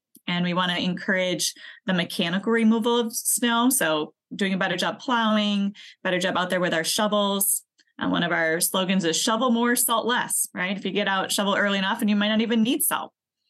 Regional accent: Bloomer, Wisconsin, United States; So, I grew up in Bloomer. 3,000 people, more cows than people. I mean, it's true for a lot of Wisconsin towns.

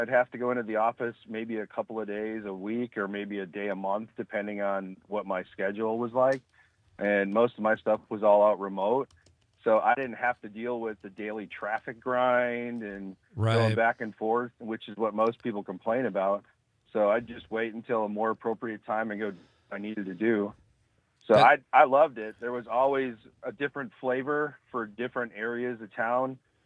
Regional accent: Oshkosh, Wisconsin, United States; Nope. I grew up in Oshkosh. So I guess we kind of call ourselves Northeast Wisconsin.

